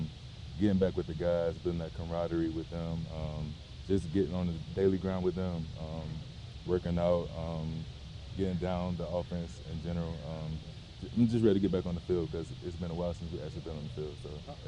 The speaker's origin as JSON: {"language": "English", "region": "South Carolina", "country": "United States", "said": "But I'm used to it. I'm from South Carolina. That's all we have down there."}